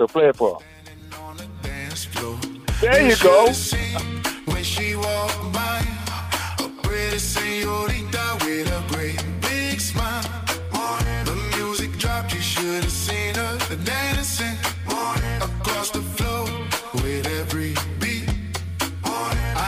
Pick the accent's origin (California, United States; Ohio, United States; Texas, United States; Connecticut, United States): Texas, United States; Like, when I come from Texas, man, it's always a good thing to be in SoCal because something good happens.